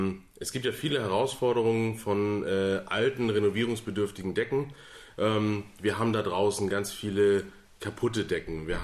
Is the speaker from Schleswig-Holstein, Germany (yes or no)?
yes; Elmshorn, Schleswig-Holstein, Germany; ich komme hier aus Elmshorn und bin auch eigentlich immer schon Elmshorner jung gewesen, mhm, und hier im Umland eigentlich immer unterwegs gewesen.